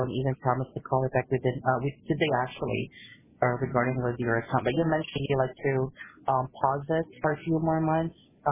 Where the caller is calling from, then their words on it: Philippines; English is a second language; So, to be honest, I'm calling from the Philippines.